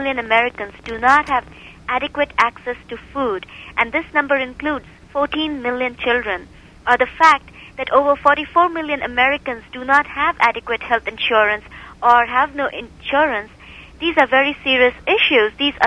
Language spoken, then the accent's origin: English; India; moved away as an adult; now in United States; I'm from India, and I grew up on the wonderful books and literature